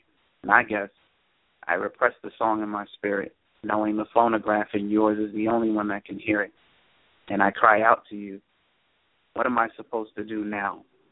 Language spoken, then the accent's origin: English; the South, United States; I'm trying to manage with all this heat, but I'm from the South, so I'll manage.